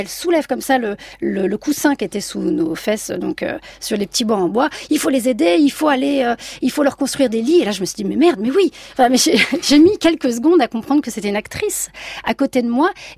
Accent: Southern France, France; Le lien fort, c'est que moi je viens donc du sud de la France. Enfin, j'ai grandi à partir de mes 11 ans là-bas

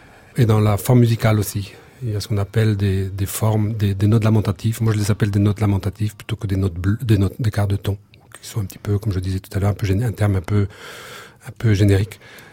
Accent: Santec, Brittany, France; je suis originaire de Santec où 95% de la population parlait breton.

